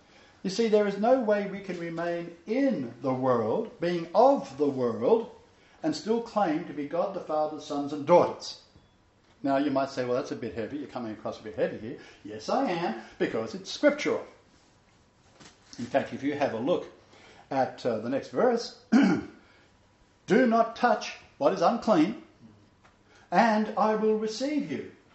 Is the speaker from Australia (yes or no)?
yes; Australia; I'm an Australian. I'm a Jew.